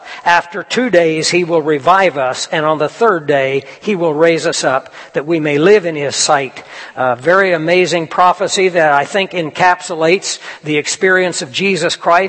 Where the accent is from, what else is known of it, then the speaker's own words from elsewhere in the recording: Kansas, United States; I grew up in Kansas. I know what the wind is all about.